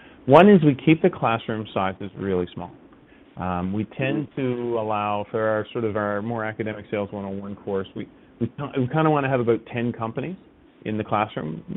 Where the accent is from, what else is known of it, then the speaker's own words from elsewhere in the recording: Waterloo, Ontario, Canada; we are from the Waterloo region